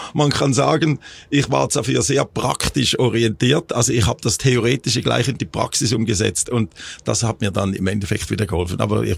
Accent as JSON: {"language": "German", "country": "Switzerland", "said": "Ja, also ich war ja Schweizer"}